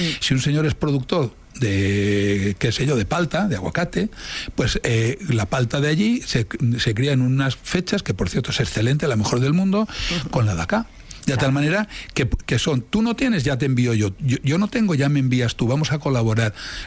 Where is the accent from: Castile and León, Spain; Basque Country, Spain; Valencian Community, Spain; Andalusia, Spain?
Valencian Community, Spain; Valencia; somos muy valencianos, pero somos muy españoles